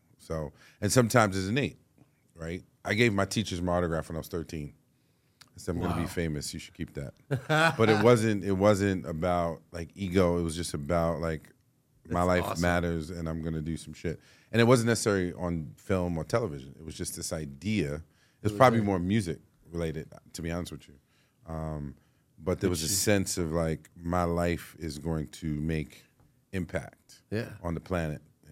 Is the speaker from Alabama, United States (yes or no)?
no; Harlem, New York, United States; Like, I wanted to bobsled and go to the Olympics as a kid growing up in Harlem.